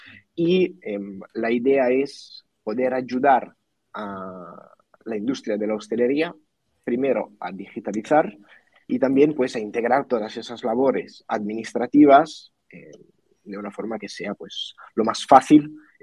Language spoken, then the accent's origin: Spanish; Italy; Spanish is a second language; also born or lived in Spain / Portugal; now in Ireland; soy italiano. ¿Vale? Uh-huh. Entonces, nacido y crecido, pero no mucho más, porque me fui muy pronto. Estuve en España, luego en Portugal